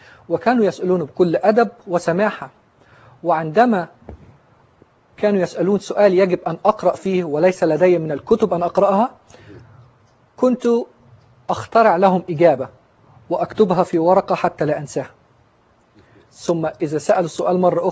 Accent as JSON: {"language": "Arabic", "town": "Alexandria", "region": "Alexandria Governorate", "country": "Egypt", "tie": "born there", "said": "أكبر الأولاد في أسرة مسلمة ملتزمة من مواليد الأسكندرية في مصر، وقد نشأت كما ذكرت في أسرة مسلمة ملتزمة"}